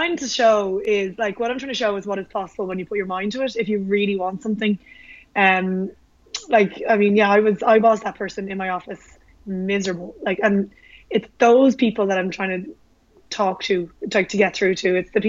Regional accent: Ireland; I need to come to terms that I'm Irish, I'm ginger, I'm pale

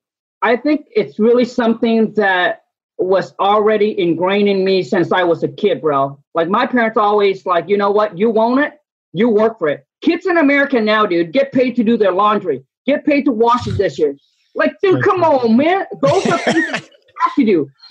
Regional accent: Vietnam; born there; English is a second language; I was born in Vietnam, super poor.

